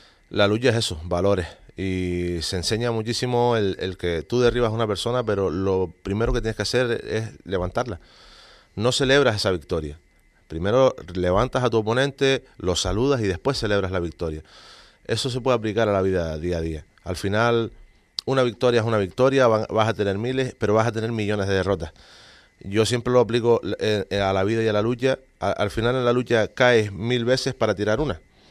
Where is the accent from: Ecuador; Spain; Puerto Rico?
Spain; Tenerife, Canary Islands; born there; now in Fuerteventura, Spain; yo no nací en Fuerteventura, yo nací en Tenerife, y mi familia luchadora era de Fuerteventura.